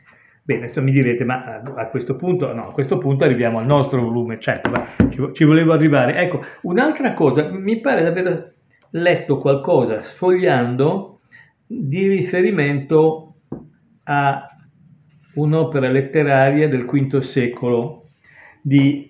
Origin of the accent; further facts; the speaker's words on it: Genoa, Liguria, Italy; perché intanto è in Liguria e io sono genovese.